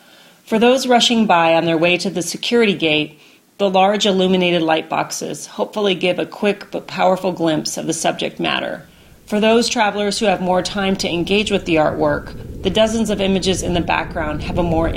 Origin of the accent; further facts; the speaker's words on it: Lawrence, Kansas, United States; now in Palo Alto, United States; I grew up in Lawrence, Kansas. Currently, I live in Palo Alto, California.